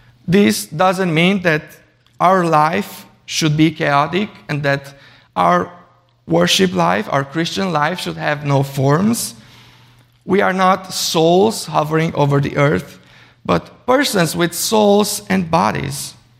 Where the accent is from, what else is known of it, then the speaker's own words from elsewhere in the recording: Romania; my home country, Romania, had a new king ascend to the throne.